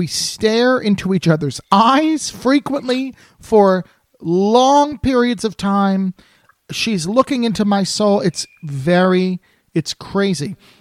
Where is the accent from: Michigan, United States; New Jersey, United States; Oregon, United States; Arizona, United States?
New Jersey, United States; also born or lived in New York; I grew up in New Jersey. I lived in New York forever.